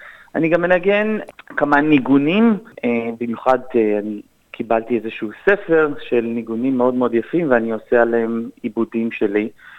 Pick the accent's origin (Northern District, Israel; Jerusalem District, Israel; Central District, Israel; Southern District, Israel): Jerusalem District, Israel; Jerusalem; גדלתי בירושלים, גדלתי במקום שיש בו הרבה ניגודים